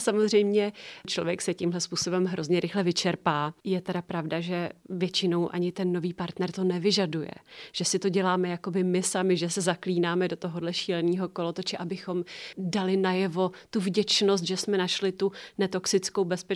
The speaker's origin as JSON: {"language": "Czech", "region": "Krkonoše", "country": "Czechia", "said": "My jsme původně z Krkonoš."}